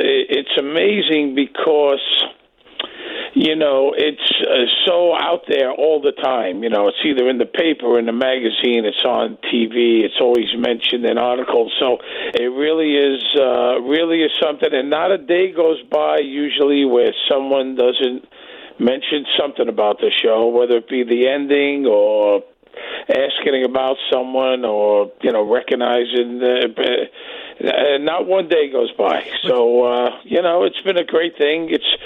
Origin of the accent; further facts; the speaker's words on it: Brooklyn, New York, United States; now in Las Vegas, United States; I moved to Vegas from Brooklyn. I'm from Brooklyn, New York. I graduated college.